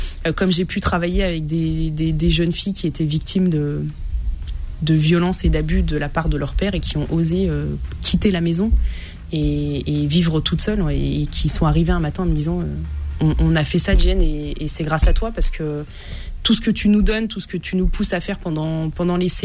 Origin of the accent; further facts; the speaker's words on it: Bourgogne-Franche-Comté, France; parce que moi je viens de la Saône-et-Loire, donc c'est vraiment un petit département, je suis pas du tout de la région parisienne.